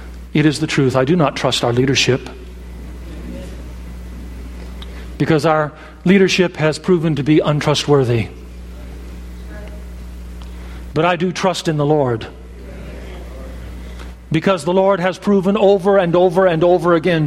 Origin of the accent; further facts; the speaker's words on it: United States; I'm an American. And I believe in patriotism.